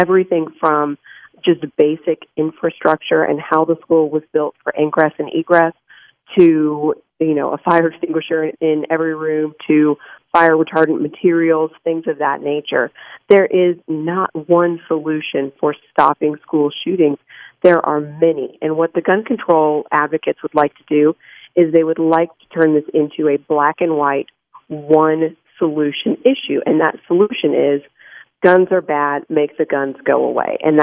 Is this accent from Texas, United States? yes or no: yes; Texas, United States; My home state of Texas, we've got provisions for arming teachers